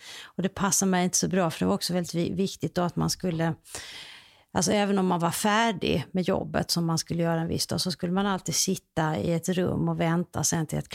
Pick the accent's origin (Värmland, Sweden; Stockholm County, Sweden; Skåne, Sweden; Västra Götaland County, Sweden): Skåne, Sweden; Limhamn; Alltså jag flyttade ju från Limhamn sen när jag var typ 20. Sen bodde jag in i stan på lite olika ställen.